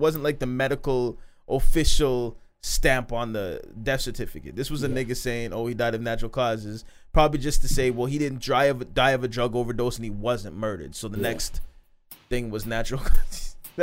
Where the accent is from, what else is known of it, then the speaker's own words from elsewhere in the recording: Canada; bro, being a Canadian, I should know this shit